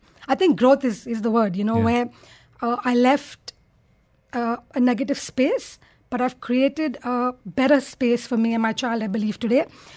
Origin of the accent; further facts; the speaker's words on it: India; English is a second language; I come from India, where I grew up in a country where it wasn't heard of.